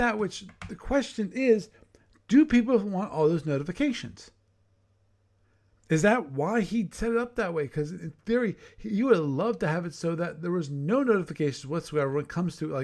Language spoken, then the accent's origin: English; Maryland, United States; I grew up around Baltimore. I've been to Fort McHenry.